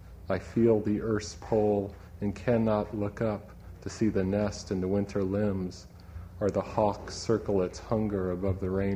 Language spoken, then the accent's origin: English; Kansas City, Missouri, United States; I grew up in Kansas City, but behind our house was a field that I don't think the developers have gotten to yet.